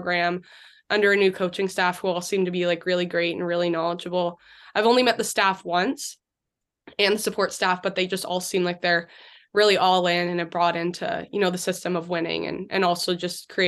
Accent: Brooklin, Ontario, Canada; also born or lived in Markham; Yeah, so I was born in Markham, but I grew up in Brooklyn, Ontario, which is a small town in Whitby, North Whitby.

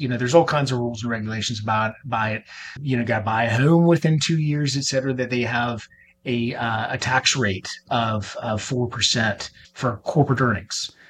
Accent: Jacksonville, Florida, United States; I grew up in Jacksonville, Florida by the beach. And so this, like, you know, I was landlocked in Atlanta.

